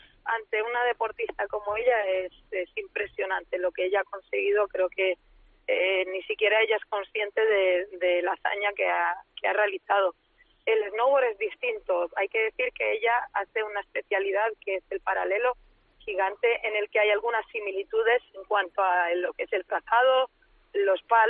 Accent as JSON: {"language": "Spanish", "region": "Andalusia", "country": "Spain", "said": "somos de Sierra Nevada"}